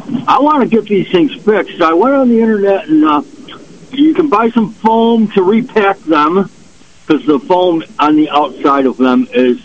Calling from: Batavia, New York, United States; Hey, Jimmy, it's your neighbor in Batavia

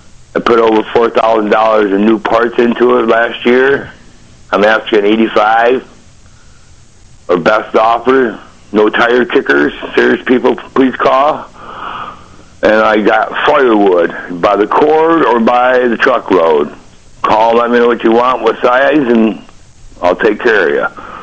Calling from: Sparta, New York, United States

